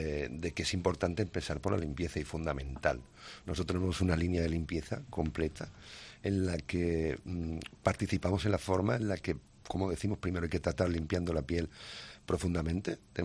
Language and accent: Spanish; Seville, Andalusia, Spain; yo soy sevillano, aunque no lo dije la semana pasada, y como se suele decir aquí en Sevilla